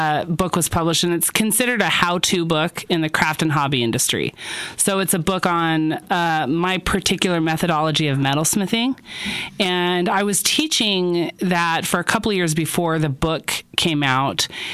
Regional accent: Utah, United States; Oh man, don't even get me started. It's my home state. I just love the mountains up in there.

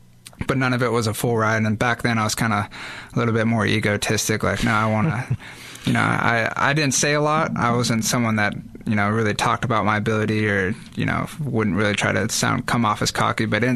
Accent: Rogue River, Oregon, United States; but I grew up in Rogue River. Played all sports all year round, whether it's soccer, football, baseball, basketball, run track relays to kind of help out the track team.

